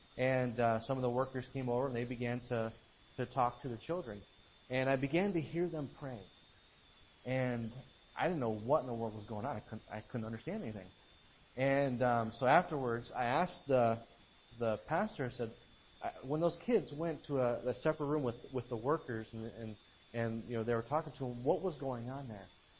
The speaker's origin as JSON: {"language": "English", "country": "United States", "said": "You know, I'm from the United States."}